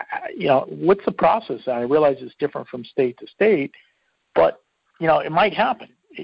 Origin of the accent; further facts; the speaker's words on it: California, United States; Hello. I'm from Northern California.